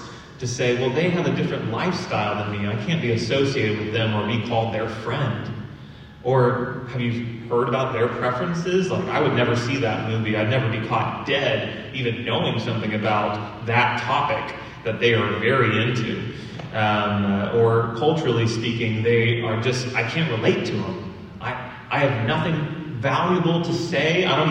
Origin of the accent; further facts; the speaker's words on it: Midwest, United States; I naturally speak like a Midwestern because I've been a Midwesterner my whole life.